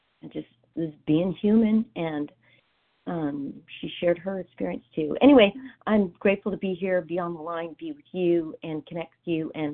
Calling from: California, United States; Hi, good morning. … from California.

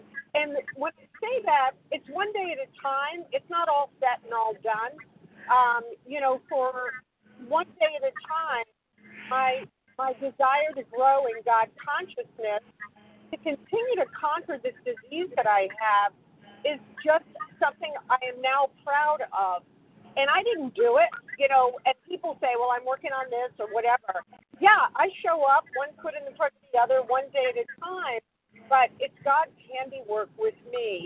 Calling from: New Hampshire, United States; New Hampshire.

